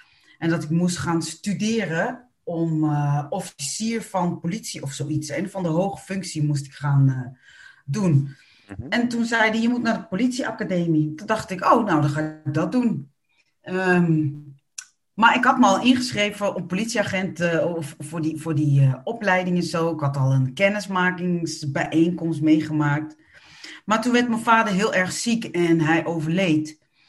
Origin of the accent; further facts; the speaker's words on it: Nieuwegein, Utrecht, Netherlands; also born or lived in Suriname; ben geboren in Suriname en getogen in Nederland, in Nieuwegein.